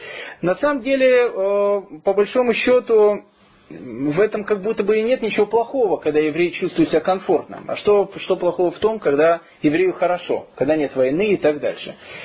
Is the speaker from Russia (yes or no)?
yes; Russia; now in Australia; Я говорю, что ты мне завидуешь, что я из России?